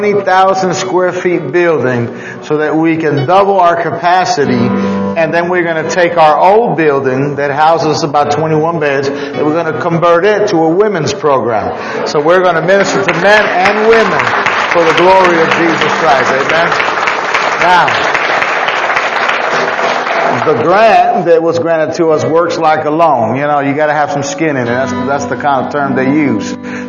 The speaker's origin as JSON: {"language": "English", "region": "New York", "country": "United States", "said": "You know, I'm a Puerto Rican. I'm a New Yorker."}